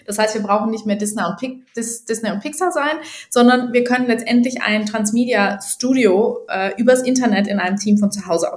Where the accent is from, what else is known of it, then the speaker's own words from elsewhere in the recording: Germany; Also, ich bin Deutsche, geborene Deutsche.